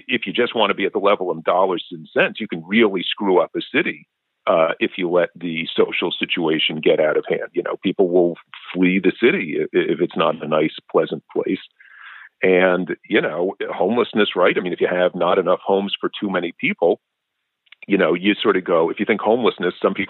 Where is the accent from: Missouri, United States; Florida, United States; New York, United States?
New York, United States; New York City; born or raised there